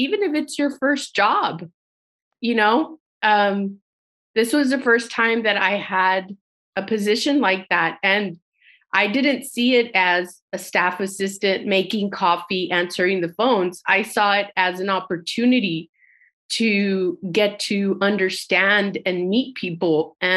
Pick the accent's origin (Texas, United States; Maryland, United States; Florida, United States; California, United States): Texas, United States; now in Alexandria, United States; So I moved to DC and I'm from South Texas. So my idea of 8 miles means 8 minutes.